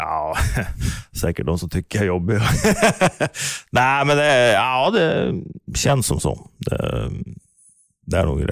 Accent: Norway; Men det har stått faktiskt en tidningsartikel tidigt i karriären hemma i Norge också.

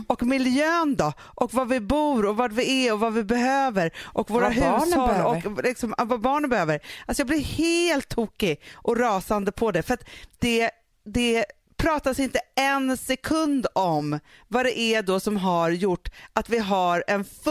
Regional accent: Sweden; vi som är svenskar, som uppvuxen i så här, man har väl mens eller inte, att det sker i det tysta, att vi inte pratar om det

